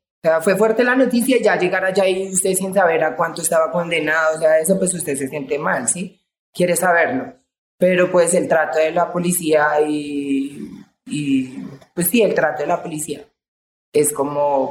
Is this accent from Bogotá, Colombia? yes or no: yes; Bogotá, Colombia; Crecí en el Lucero, aquí en Ciudad Bolívar. Siempre he estado ahí.